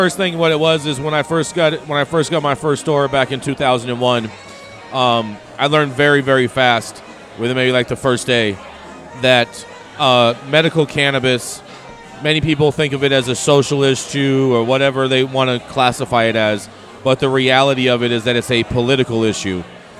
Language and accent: English; Pittsburg, California, United States; Bay Area. I grew up in the Bay Area. I grew up in Pittsburgh. It's probably about 30 minutes east of Oakland.